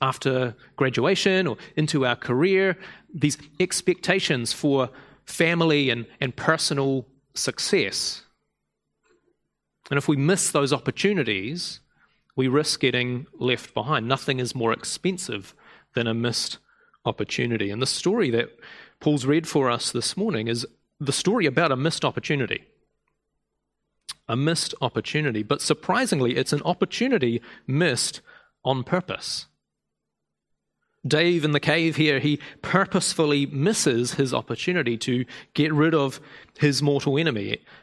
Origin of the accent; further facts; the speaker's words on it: Otago, New Zealand; Where I grew up in South Otago, we have the Cathedral Caves, which are these massive coastal caves